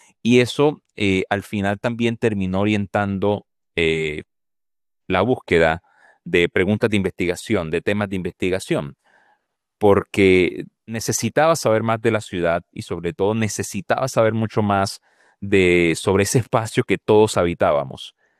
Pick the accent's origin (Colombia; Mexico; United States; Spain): Colombia; Cartagena, Bolívar; born there; yo sí nací en Cartagena, pero tenemos la coincidencia de que, por lo menos en mi caso, mi familia no era de Cartagena. Mi papá es de los Montes de María